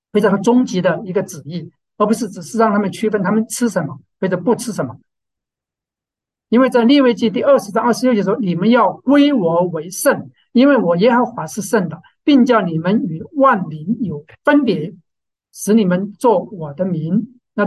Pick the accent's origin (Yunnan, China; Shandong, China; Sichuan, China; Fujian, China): Sichuan, China; 我是四川人。四川人是比较喜欢吃猪肉，不喜欢吃鱼